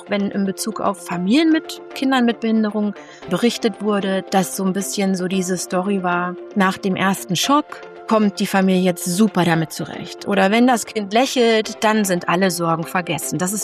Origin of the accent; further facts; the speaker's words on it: Thuringia, Germany; ich habe schon die meiste Zeit meines Lebens in Thüringen, meiner Kindheit in Thüringen gelebt.